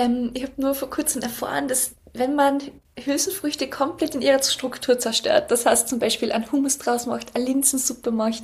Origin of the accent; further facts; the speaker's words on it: Austria; bei uns in Österreich